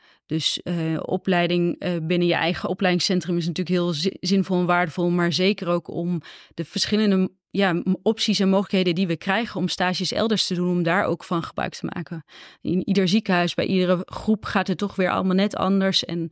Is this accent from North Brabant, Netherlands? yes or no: no; Arnhem, Gelderland, Netherlands; Nee, ik ben geboren en getogen in Arnhem.